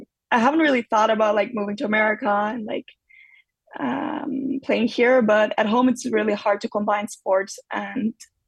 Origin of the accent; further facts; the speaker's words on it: Nijverdal, Overijssel, Netherlands; So I'm from Nijverdal. It's like a small town in the east of the Netherlands. I like to say it's close to Germany. Then people get like an idea of where it is. But it's like far away from Amsterdam.